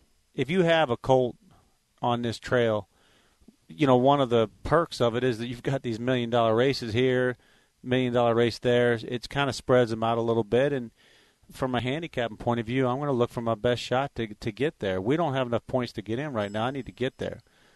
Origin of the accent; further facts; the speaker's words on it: Kentucky, United States; I grew up here in Kentucky, so it's an honor and a thrill to be participating in the race today.